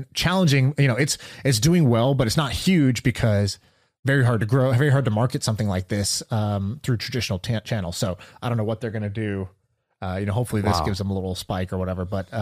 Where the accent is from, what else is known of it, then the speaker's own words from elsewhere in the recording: Oklahoma, United States; born there; although I'm an Indian dude. I was born in Oklahoma.